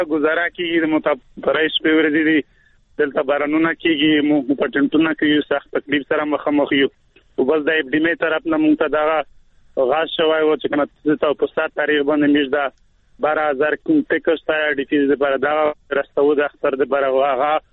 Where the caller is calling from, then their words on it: Khyber Pakhtunkhwa, Pakistan; ار ڈی پی زیو شمالی وزیرستان اوس زنګای په حال بکخیل کیم